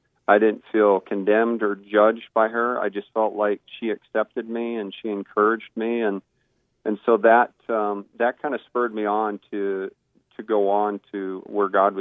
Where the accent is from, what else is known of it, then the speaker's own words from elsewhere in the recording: Fargo, North Dakota, United States; I grew up in Fargo, North Dakota.